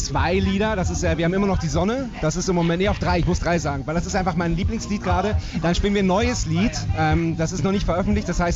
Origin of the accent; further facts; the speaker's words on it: Germany; now in Vienna, Austria; Naja, ich bin Deutscher und meine Band ist in Deutschland